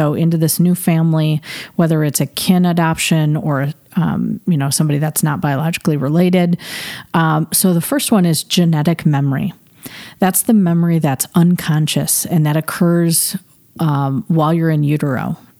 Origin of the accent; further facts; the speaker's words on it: Michigan, United States; I grew up outside of Grand Rapids, Michigan.